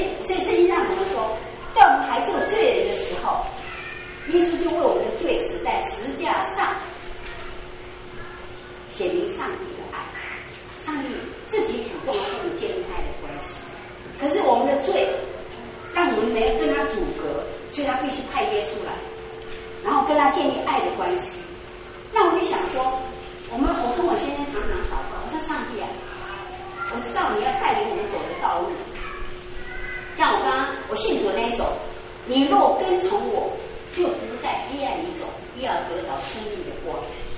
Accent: Taiwan; also born or lived in Indonesia; 我是在台湾成长的

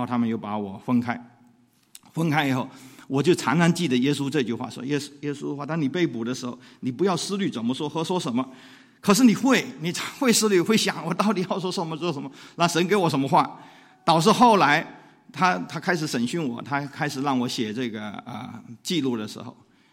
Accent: United States; 我们是美国人，我们只有护照没有身份证

